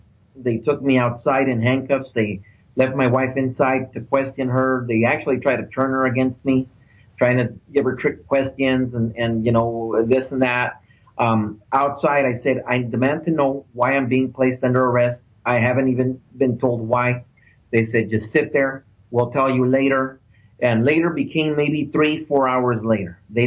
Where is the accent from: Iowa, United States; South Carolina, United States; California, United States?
California, United States; Los Angeles; I'm from Los Angeles, and normally that I would have never felt for that in Los Angeles.